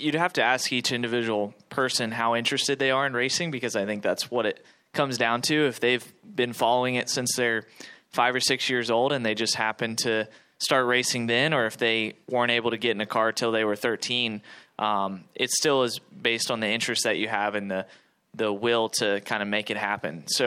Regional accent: Charlotte, North Carolina, United States; growing up in Charlotte, and I went to this race every year for a long time

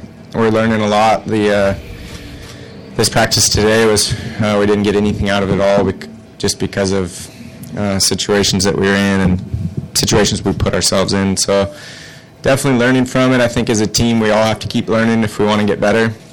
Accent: Seattle, Washington, United States; I was from Seattle area, so there wasn't as much racing there.

